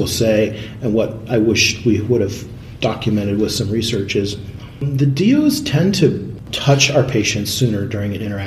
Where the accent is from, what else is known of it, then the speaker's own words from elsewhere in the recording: Ohio, United States; I grew up in Ohio, went to the University of Cincinnati for undergrad.